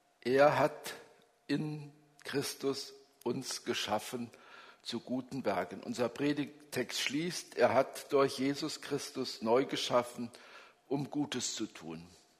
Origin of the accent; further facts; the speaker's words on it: Hunsbach, Germany; bei Regen in Hunsbach, so heißt der Ort, wo ich herkomme, angekommen